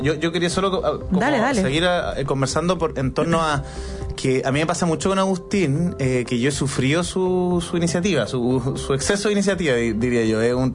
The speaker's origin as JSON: {"language": "Spanish", "town": "Concepción", "region": "Biobío", "country": "Chile", "said": "yo soy de Concepción, y se llenaba de videos de gente grabando la ciudad callada"}